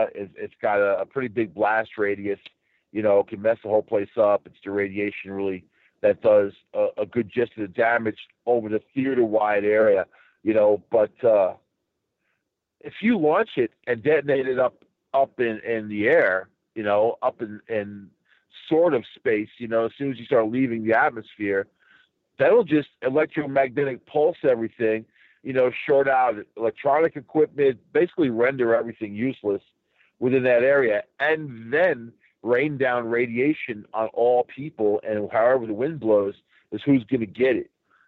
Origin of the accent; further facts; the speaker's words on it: New York City, New York, United States; And keep in mind, I'm from New York City, you know, Long Island, too.